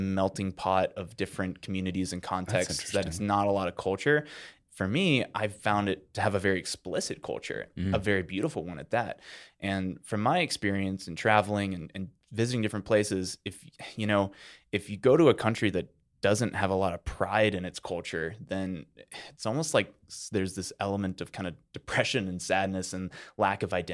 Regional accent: United States; I was in my home country that I feel the most confident in. I speak the language. I know the culture.

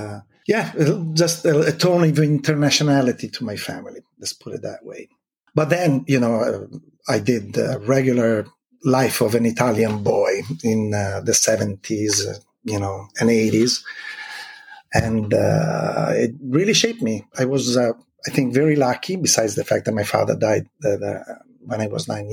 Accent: DR Congo; Well, I mean, it was very interesting. Those were times where Mobutu started the fight against the Belgian.

